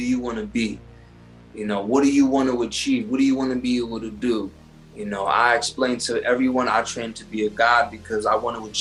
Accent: New York, United States; I'm from New York.

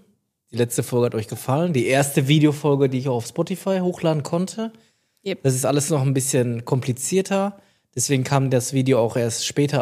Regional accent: Germany; ich bin Deutscher

